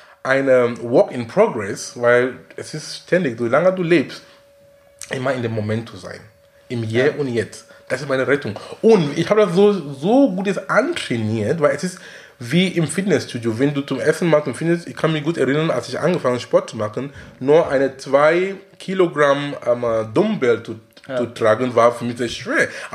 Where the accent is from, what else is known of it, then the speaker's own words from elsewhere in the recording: Cameroon; Du kannst in Berlin sein, du kannst in Hamburg sein oder in Kamerun, wo ich herkomme.